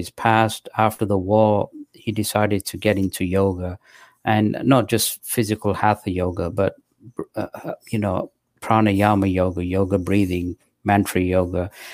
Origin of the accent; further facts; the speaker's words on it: England, United Kingdom; also born or lived in South Asia; coming from South Asia, even though I was raised in England